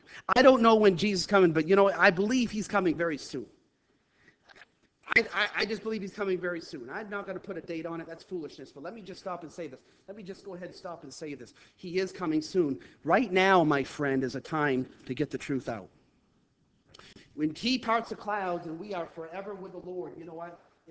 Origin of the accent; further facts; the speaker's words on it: United States; And by the way, I thank God I'm an American.